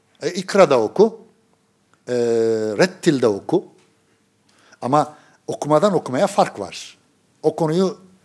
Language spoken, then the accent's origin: Turkish; Kozan, Adana, Turkey; Adana Kozanlıyız. Bizim oralarda eskiden davetiyeleri bastırmak köylerde, kasabalarda ne mümkün?